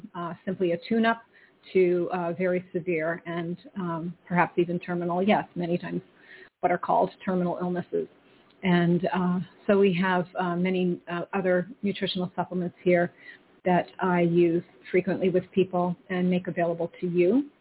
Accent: Keene, New Hampshire, United States; I grew up here in Keene, New Hampshire, where I am again, many moons ago.

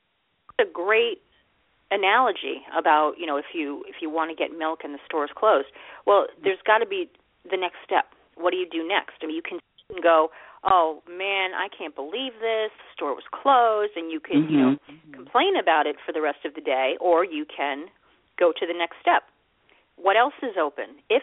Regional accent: New York City, New York, United States; you know, I'm a New Yorker, so, like, I'm used to everything fast, fast, fast.

